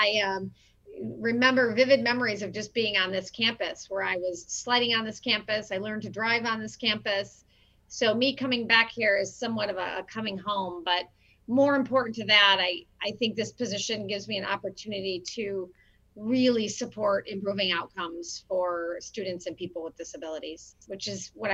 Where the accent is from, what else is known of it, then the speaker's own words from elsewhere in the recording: Michigan, United States; So I grew up actually on the Kent ISD campus, so it's really neat that I'm back here.